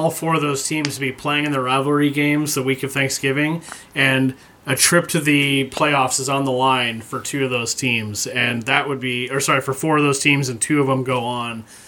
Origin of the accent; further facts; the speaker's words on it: Pacific Northwest, United States; I grew up in the Northwest